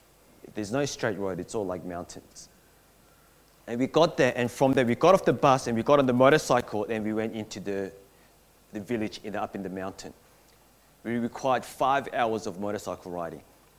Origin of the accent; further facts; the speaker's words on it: Belmore, New South Wales, Australia; Whereas for me, I grew up in Belmore. I lived in Belmore since 1988 until like 3 years ago.